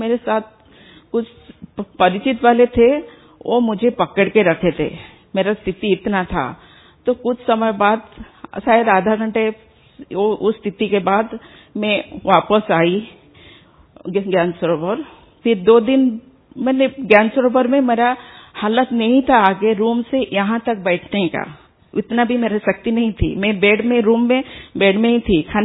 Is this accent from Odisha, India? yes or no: yes; Bhubaneswar, Odisha, India; मैं भुवनेश्वर से हूँ।